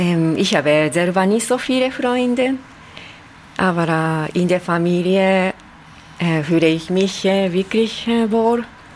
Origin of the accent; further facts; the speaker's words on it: Osaka, Japan; Osaka. Ich bin in Osaka geboren und aufgewachsen.